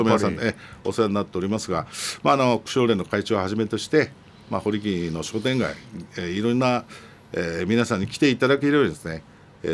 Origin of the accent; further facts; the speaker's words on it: Katsushika, Tokyo, Japan; 葛飾区には統廃合で廃校になった学校が5校あるんですけども、そのうちの一つが私の地元